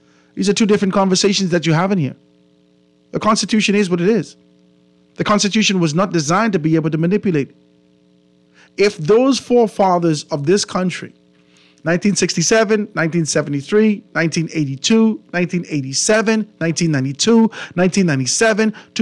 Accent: Cat Island, Bahamas; I grew up in Cat Island in a PLP house

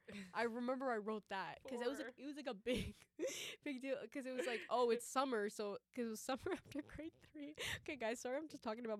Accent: Canada; Like, no, I'm just Canadian.

